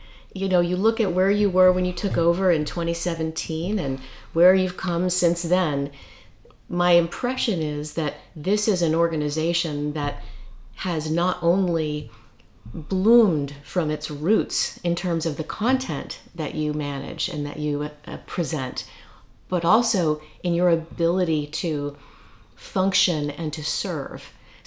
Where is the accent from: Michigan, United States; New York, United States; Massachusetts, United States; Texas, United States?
Texas, United States; Dallas; now in New England; And when I moved here permanently, I looked around, and I came from Dallas, Texas.